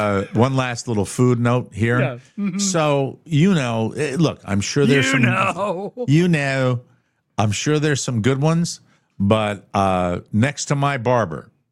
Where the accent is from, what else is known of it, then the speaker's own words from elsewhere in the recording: Connecticut, United States; I knew a thief back in my hometown in Connecticut